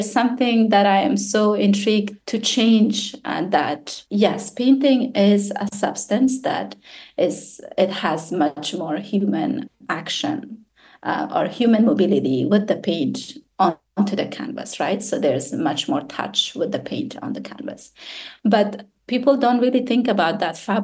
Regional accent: Afghanistan; because I grew up in Afghanistan and specifically in this bazaar

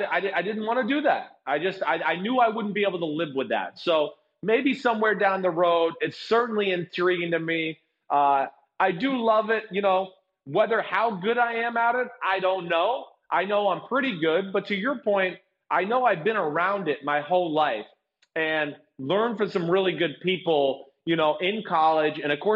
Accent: New Jersey, United States; I'm a blonde from New Jersey.

